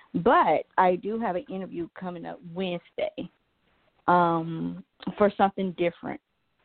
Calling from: Georgia, United States; calling from Georgia.

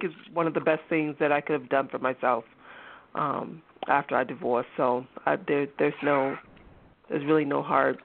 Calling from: Massachusetts, United States; I'm calling from Massachusetts.

